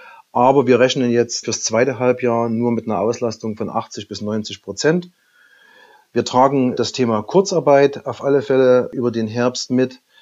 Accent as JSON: {"language": "German", "region": "Saxony", "country": "Germany"}